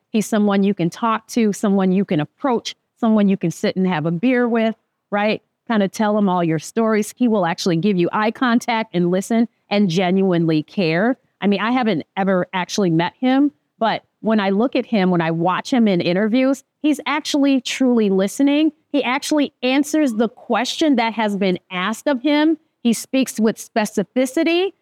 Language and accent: English; Minnesota, United States; I'm from Minnesota.